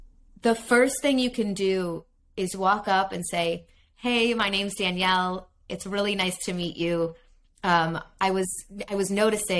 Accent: Chicago, Illinois, United States; moved away as an adult; now in Los Angeles, United States; This is why I moved to LA from Chicago.

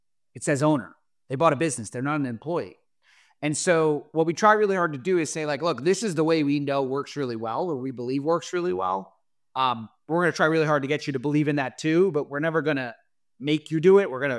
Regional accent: New Jersey, United States; And I'm from New Jersey originally. I'm very direct.

